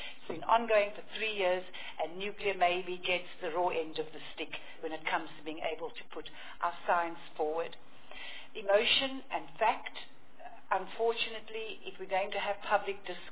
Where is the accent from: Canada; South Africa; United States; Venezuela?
South Africa; Western Cape; I grew up on the Cape Flats in a reclaimed area with two power plants, no access to energy.